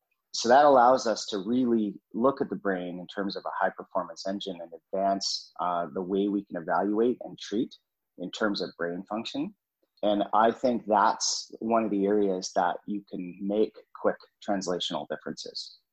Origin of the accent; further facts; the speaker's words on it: British Columbia, Canada; I'm from Canada, so I moved from British Columbia on the West Coast to the East Coast to Nova Scotia and Halifax, and I went to Dalhousie.